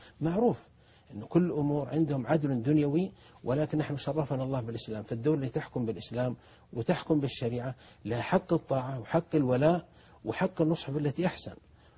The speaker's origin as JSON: {"language": "Arabic", "country": "Saudi Arabia", "said": "هل عندنا في السعودية أو في غيرها إن نقيس اللحية بالسنتيمتر"}